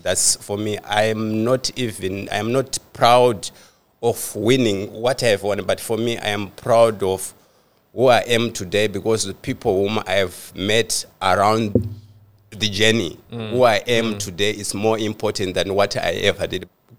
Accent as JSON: {"language": "English", "country": "Zimbabwe", "said": "So basically, I'm from Zimbabwe. I was running from childhood. So, you know, where I come from, we come from very remote areas."}